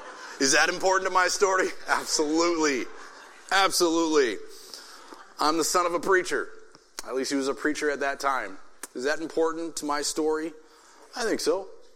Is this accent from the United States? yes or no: yes; Grand Forks, North Dakota, United States; born there; And I was born in Grand Forks at the University Hospital there.